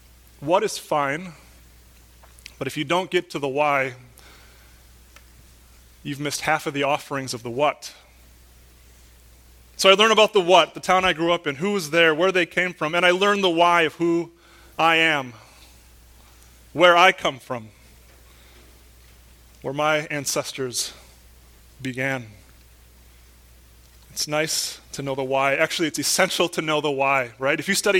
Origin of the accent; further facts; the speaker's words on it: Wisconsin, United States; In my hometown up in central Wisconsin, I've made friends with this little book dealer. And he finds these antiquated history books from the town I grew up in.